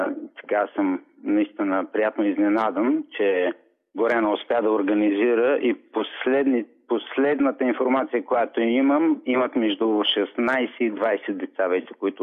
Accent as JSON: {"language": "Bulgarian", "town": "Varna", "region": "Varna Province", "country": "Bulgaria", "said": "Аз също съм варненец, между другото."}